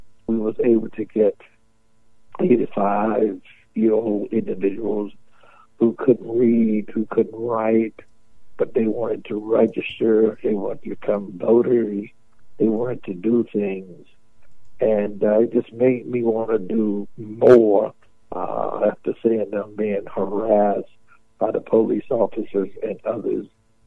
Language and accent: English; Milwaukee, Wisconsin, United States; born there; just so happened I was born in Milwaukee, Wisconsin. Just born there.